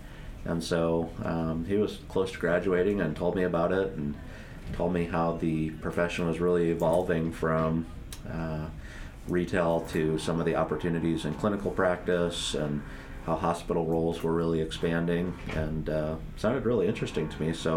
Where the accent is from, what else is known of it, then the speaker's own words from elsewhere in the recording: Blair, Nebraska, United States; also born or lived in Omaha; So I lived in Omaha, I was born in Omaha, and lived there till I think sixth grade, and then my parents bought land out by Blair, Nebraska, which is just north of Omaha.